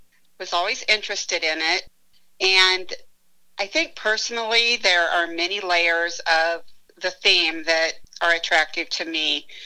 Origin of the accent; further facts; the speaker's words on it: Bloomington, Illinois, United States; the circus history in my hometown of Bloomington, Illinois, that has always fascinated me.